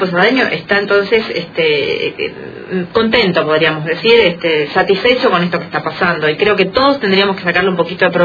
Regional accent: Argentina; Y yo pago el pato como argentina

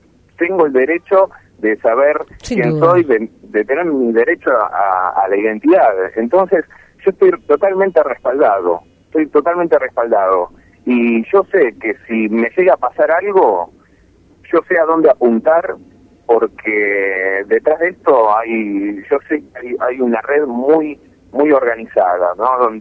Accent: Misiones, Argentina; born there; figuro en los papeles que soy misionero. Sí. Esa es otra de las cuestiones. En mi documento, tanto el mío como el de mi hermana, figura que nacimos en Misiones.

